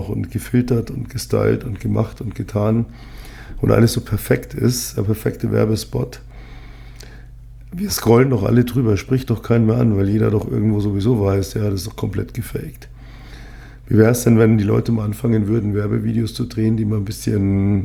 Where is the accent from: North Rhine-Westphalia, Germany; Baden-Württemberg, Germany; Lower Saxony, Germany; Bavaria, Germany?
Bavaria, Germany; Munich; now in Berlin, Germany; ich komme nicht aus der besten Gegend Münchens. Ich bin eher so im Hochhausghetto groß geworden mit allem, was dazugehört eigentlich.